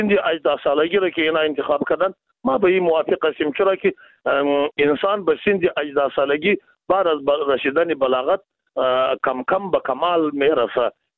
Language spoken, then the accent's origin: Persian; Afghanistan; ما شما از افغانستان هستیم، شما هم از امو افغانستان هستیم،